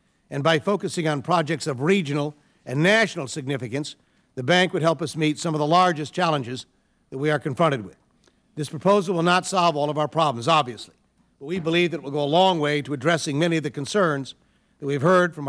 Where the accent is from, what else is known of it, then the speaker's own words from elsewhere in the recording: Connecticut, United States; when the Mianus River Bridge collapsed in my home state of Connecticut in 1983